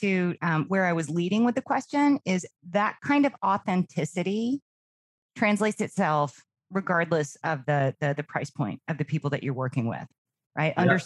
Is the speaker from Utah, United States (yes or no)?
no; Nashville, Tennessee, United States; Full disclosure. I spent many of my formative years growing up in the Nashville area in Middle Tennessee.